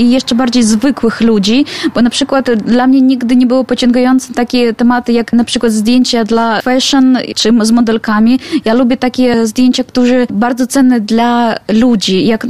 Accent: Belarus; now in Poland; bo tu w Białej jestem. Wyjechałam z Białorusi dzień przed kwarantanną

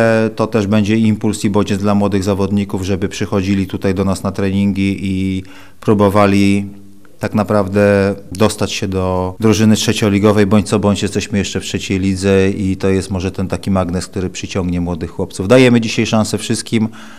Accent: Lublin, Lublin Voivodeship, Poland; ja się urodziłem w Lublinie, to jest moja dzielnica, tutaj mieszkałem praktycznie przez kilkadziesiąt lat. Tu się wychowywałem

